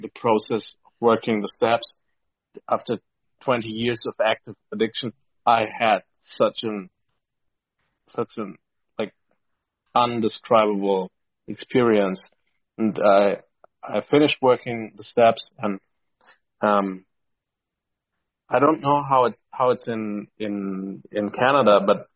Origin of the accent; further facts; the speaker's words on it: southern Germany, Germany; English is a second language; I'm an addict from South Germany.